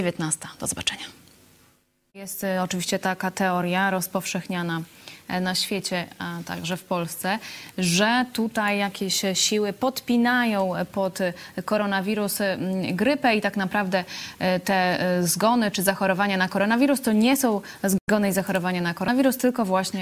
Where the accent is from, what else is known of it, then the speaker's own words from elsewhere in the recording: Lublin, Lublin Voivodeship, Poland; A my jesteśmy z Lublina